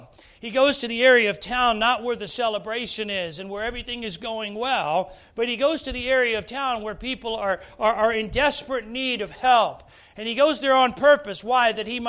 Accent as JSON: {"language": "English", "town": "Philadelphia", "region": "Pennsylvania", "country": "United States", "tie": "born or raised there", "said": "I grew up in Philadelphia, and we had some challenges in the city."}